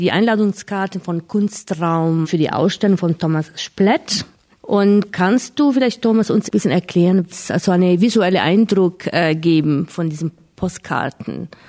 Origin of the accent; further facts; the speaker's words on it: Tuscany, Italy; now in Munich, Germany; Ich komme ursprünglich aus Italien und zwar aus der Toskana in der Nähe von Carrara, da wo die Marmor auch herkommt. Ich wohne aber seit vielen, vielen Jahren hier in München.